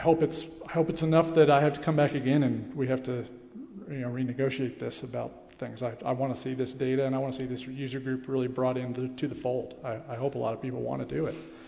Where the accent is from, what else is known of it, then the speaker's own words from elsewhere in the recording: Missouri, United States; I grew up in Missouri.